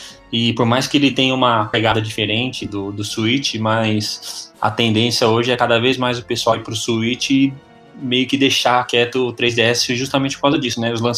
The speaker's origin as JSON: {"language": "Portuguese", "region": "São Paulo", "country": "Brazil", "said": "Sou de São Paulo, já trombei você no metrô uma vez."}